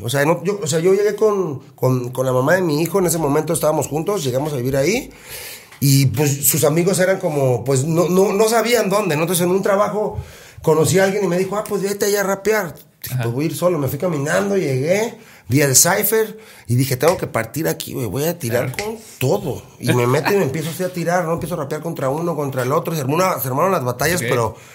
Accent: Mexico; moved away; Y yo cuando me fui de México, yo no había escuchado así nada de rap

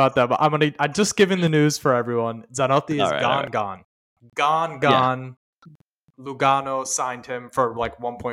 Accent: Bari, Apulia, Italy; but also Bari, my hometown, is in the mix on signing him.

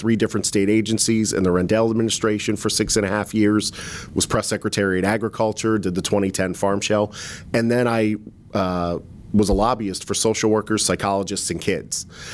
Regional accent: Susquehanna Township, Pennsylvania, United States; I mean, I grew up in Susquehanna Township. It had always been Republican.

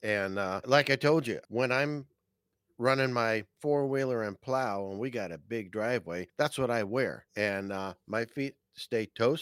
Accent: Northeast, United States; I mean, we're from the Northeast. Anybody below the Mason-Dixon line that's listening to this is going, 28 is warm?

